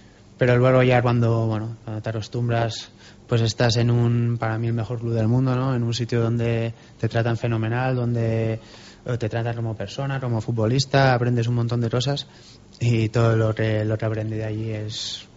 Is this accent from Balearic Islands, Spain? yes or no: yes; Binissalem, Balearic Islands, Spain; Está a 20 kilómetros de Palma, por el centro de Mallorca.